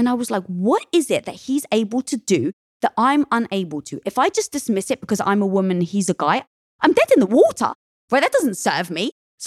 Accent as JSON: {"language": "English", "country": "United Kingdom", "said": "I'm British."}